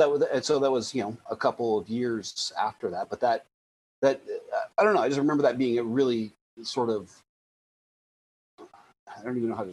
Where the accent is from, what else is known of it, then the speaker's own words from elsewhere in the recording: Willits, California, United States; You know, I'd been there to San Francisco before growing up in Willits, but I didn't like quite understand.